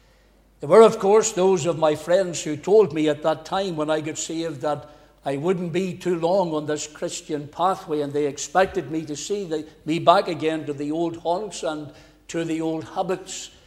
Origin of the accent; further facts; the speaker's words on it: Cookstown, Northern Ireland, United Kingdom; My journey begins way back in County Tyrone. I was born and bred in Cookstown. That's God's own country